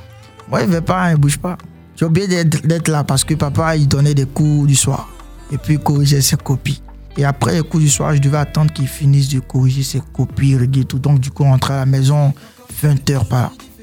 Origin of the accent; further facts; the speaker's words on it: Abidjan, Côte d’Ivoire; Après, en Côte d'Ivoire, où là, j'ai passé la majeure partie de mon enfance, précisément à Abidjan, dans la commune de Yopougon. J'ai été formé en tant que garçon, quoi. C'est là que je suis parti à l'école, au collège, l'école William Ponty de Yopougon.